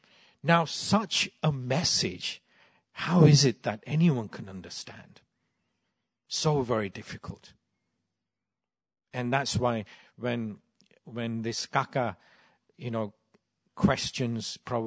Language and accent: English; United Kingdom; Yeah, we're all British, by the way.